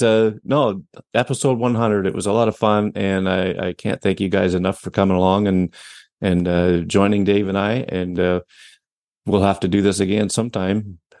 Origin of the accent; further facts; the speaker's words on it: Canada; accent: Canadian; Me and my Canadian accent.